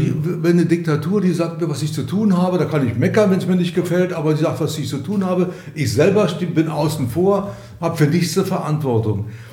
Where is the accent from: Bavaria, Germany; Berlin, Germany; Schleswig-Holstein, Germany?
Berlin, Germany; Ich meine, ich bin ja nun in der DDR aufgewachsen, aus Berlin aufgewachsen